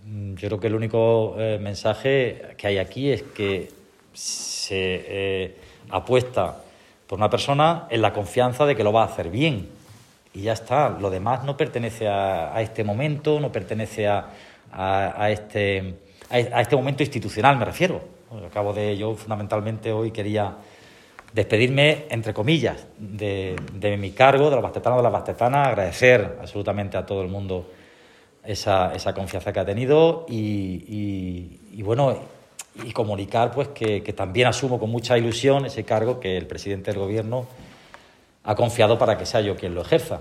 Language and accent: Spanish; Baza, Andalusia, Spain; porque soy de Baza también, y yo creo que Baza también se siente orgullosa